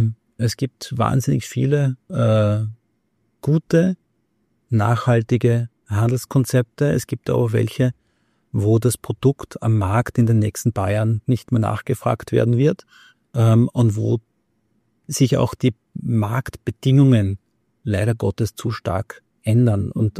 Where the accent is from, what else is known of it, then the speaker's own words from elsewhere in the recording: Austria; Und wenn das jetzt so wie bei uns in Österreich über 3-4 Jahre geht, verändert sich auch das Konsumverhalten.